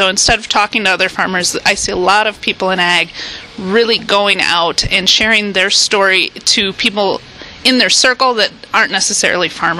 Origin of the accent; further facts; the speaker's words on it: Madison, United States; I'm not a farm girl originally. I think I embrace the term now pretty well. But I grew up here in Madison